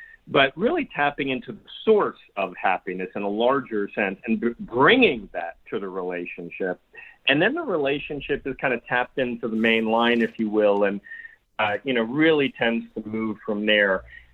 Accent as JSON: {"language": "English", "region": "New York", "country": "United States", "said": "You know, I'm from New York."}